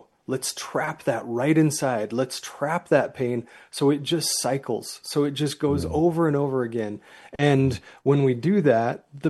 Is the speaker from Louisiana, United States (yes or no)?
no; Utah, United States; because you grew up in New York City and I grew up in Utah, because we've had different life experiences.